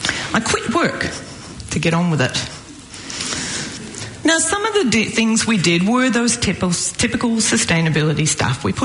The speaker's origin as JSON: {"language": "English", "town": "Gibsons", "region": "British Columbia", "country": "Canada", "said": "I come from Gibson's. It's a small town on the west coast of British Columbia in Canada."}